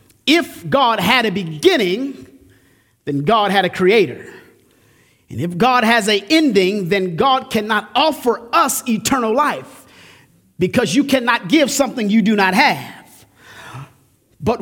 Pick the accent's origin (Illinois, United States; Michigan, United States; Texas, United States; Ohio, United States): Illinois, United States; I grew up here in Illinois. And if you know anything about here, we don't have mountains.